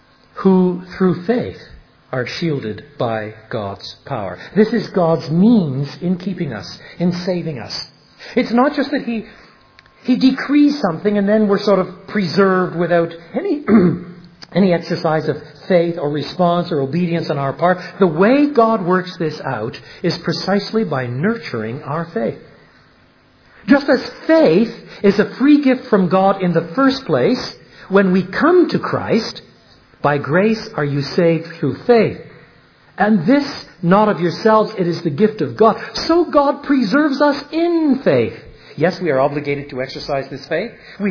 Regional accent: Canada; When I was a boy growing up in Canada in the 1950s

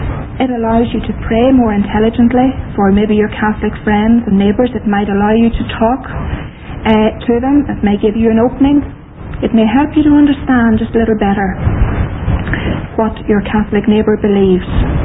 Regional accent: Northern Ireland, United Kingdom; born there; I wasn't born in this county, I was born in Fermanagh. And there I was born into a Catholic home.

